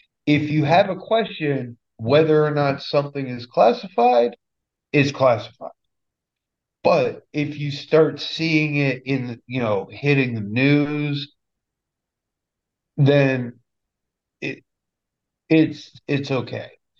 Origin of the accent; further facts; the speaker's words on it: New Hampshire, United States; I know because I'm from New Hampshire, so I know this.